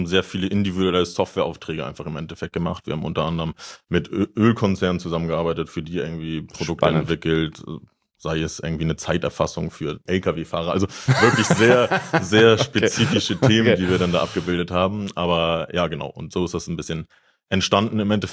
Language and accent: German; Rendsburg, Schleswig-Holstein, Germany; Ja, wie du schon gesagt hast, ich komme aus Rendsburg, aus dem hohen Norden.